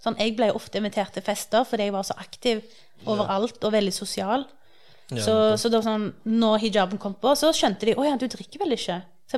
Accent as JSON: {"language": "Norwegian", "town": "Stavanger", "region": "Rogaland", "country": "Norway", "tie": "born or raised there", "said": "jeg er jo født og oppvokst her i Norge, og fra Stavanger, jeg er ikke vant med å ha muslimer rundt meg i samme grad som her."}